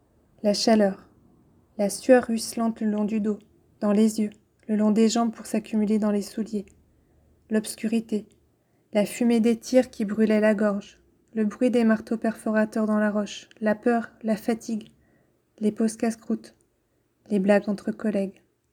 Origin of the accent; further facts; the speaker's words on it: Saint-Étienne, Auvergne-Rhône-Alpes, France; born there; Mais je suis née en France, d'où mon absence d'accent. Je suis née en 1920, quelques mois après l'arrivée de mes parents à Saint-Étienne.